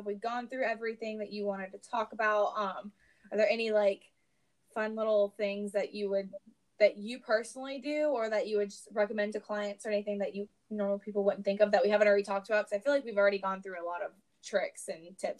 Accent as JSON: {"language": "English", "region": "the South", "country": "United States", "tie": "born or raised there", "said": "I'm growing up in the South. I have thin blood."}